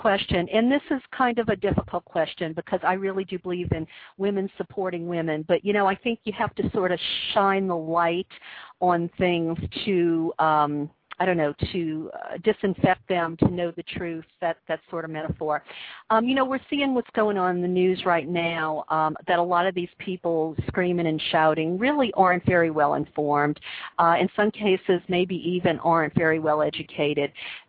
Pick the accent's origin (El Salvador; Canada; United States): United States; the South; moved away; I mean, I grew up in the South. I mean, fortunately, I got out and I moved to California and my whole world opened up.